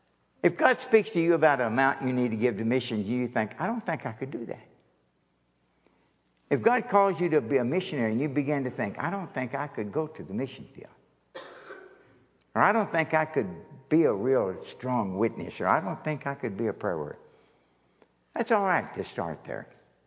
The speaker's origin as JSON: {"language": "English", "region": "Kentucky", "country": "United States", "said": "dear Lord, I'm from Kentucky. We have a real hard time with English."}